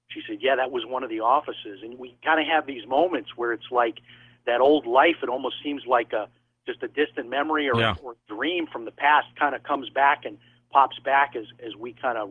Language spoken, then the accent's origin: English; Chicago, Illinois, United States; Well, our greater family, I mean, our extended family, we're from Chicago. And, being in a Midwest city like